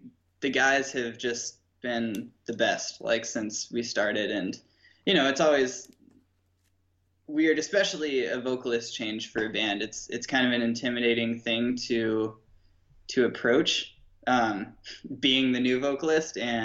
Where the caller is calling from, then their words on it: Grand Rapids, Michigan, United States; Calling from Grand Rapids, Michigan.